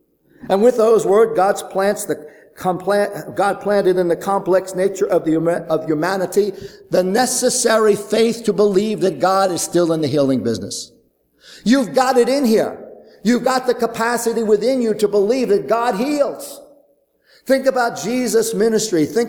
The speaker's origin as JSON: {"language": "English", "town": "Brooklyn", "region": "New York", "country": "United States", "tie": "born there", "said": "Listen, I was born in Brooklyn, New York. I rode the subways."}